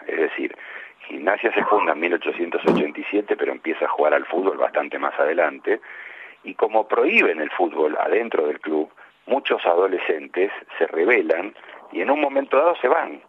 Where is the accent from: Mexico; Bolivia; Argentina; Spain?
Argentina; Buenos Aires; yo nací en Caballito, viví la mayor parte, casi toda mi vida del lado sur de la avenida Rivadavia, dentro de la capital siempre. Pero mi familia paterna viene de Núñez